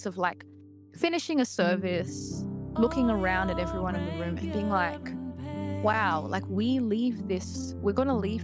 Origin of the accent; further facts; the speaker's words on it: Alice Springs, Northern Territory, Australia; I come from Central Australia in a small town called Alice Springs in the Northern Territory.